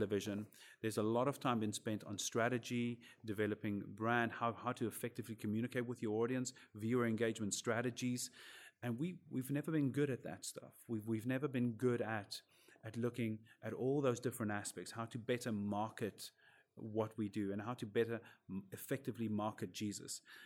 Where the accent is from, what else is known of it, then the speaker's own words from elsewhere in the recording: Cape Town, Western Cape, South Africa; Originally from Cape Town, South Africa